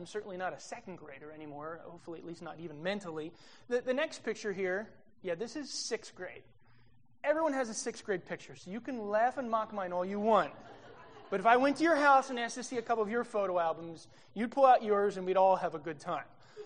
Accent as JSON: {"language": "English", "region": "New Jersey", "country": "United States", "said": "but I am from New Jersey."}